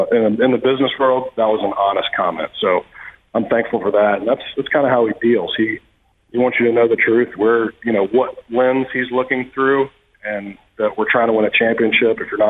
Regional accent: Tennessee, United States; now in Kansas City, United States; I came from Tennessee. This is a little hidden gem in the Midwest.

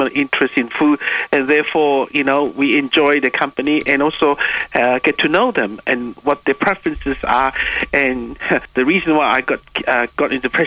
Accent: Malaysia; I'm Malaysian Chinese born

